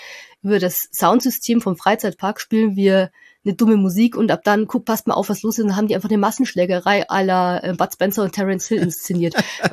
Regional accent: Bavaria, Germany; ich komme aus der Nähe von Nürnberg, fünf Häuser im Wald und da hört die Straße auf.

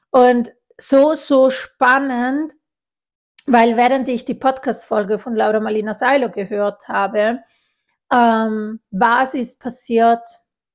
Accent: Italy; ich bin ja Italienerin

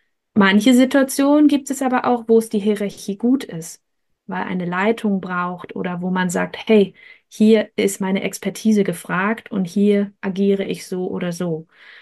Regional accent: Freiberg, Saxony, Germany; in meiner Heimatstadt, ich komme aus Freiberg, da bin ich groß geworden

